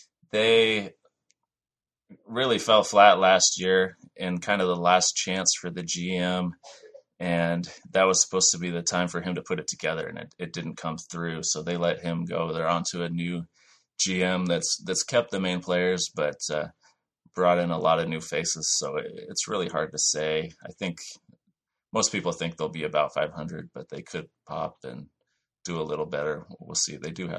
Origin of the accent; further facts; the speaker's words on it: Seattle, Washington, United States; I am from Seattle, and I live in Seattle currently.